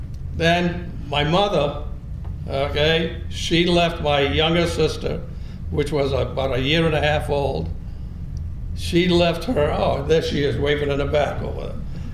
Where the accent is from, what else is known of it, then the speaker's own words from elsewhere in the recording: Santa Maria de la Molise, Molise, Italy; Same thing, I came from Santa Maria de la Molise, and Santa Maria de la Molise was in the valley.